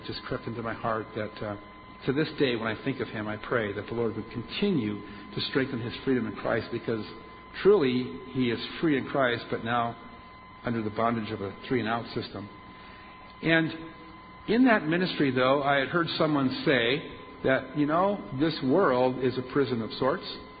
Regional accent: Minnesota, United States; when I was a child, I grew up in Minnesota.

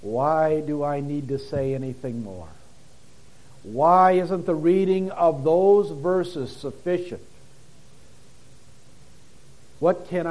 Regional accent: Iowa, United States; Up our way, I come from Iowa, and our lakes are shallow, and our lakes have minnows if they're not killed by the fertilizer.

